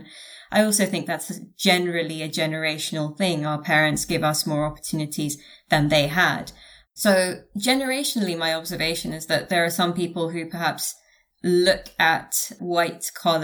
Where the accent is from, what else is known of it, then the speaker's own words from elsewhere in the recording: London, United Kingdom; I am the only member of my family, actually, who was born and raised in London